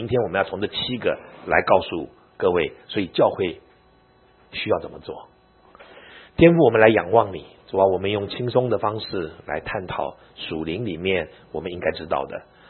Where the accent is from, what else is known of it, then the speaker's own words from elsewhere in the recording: China; 这是我们中国人的想法，对不对？